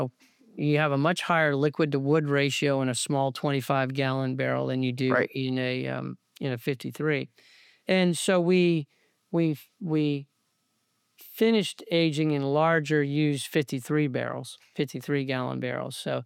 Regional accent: Stuart, Florida, United States; So I grew up in Stuart, Florida, which is a little town right above West Palm, about 40 miles north of West Palm. Grew up in Stuart, Florida. Went to high school there.

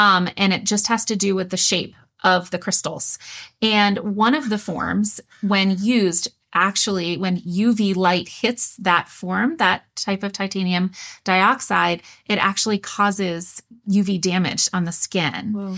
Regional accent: Maine, United States; moved away; We're from Maine originally, and we usually travel back to see our family in the summer

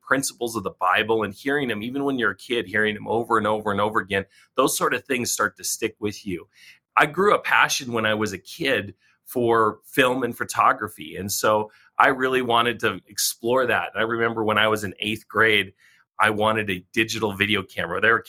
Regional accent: Colorado, United States; also born or lived in Fargo, North Dakota / Minnesota; I was born there in the Midwest. Actually, I haven't been there since I was born. We only lived there 6 months, but I grew up a lot in Colorado and a few years in Minnesota.

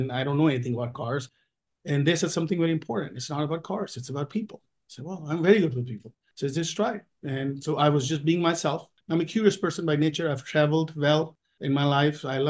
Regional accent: India; moved away as an adult; I'm originally from India. Came here when I was 24 years old and I've been here now 24 years.

